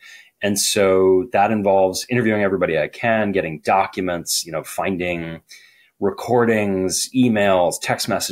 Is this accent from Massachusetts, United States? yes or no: yes; Boston, Massachusetts, United States; I'm from Boston.